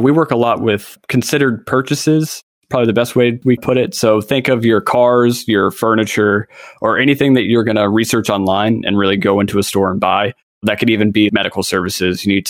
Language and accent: English; North Carolina, United States; the last two members live in Maine, and I'm from North Carolina, so it didn't make much sense for me to stick around.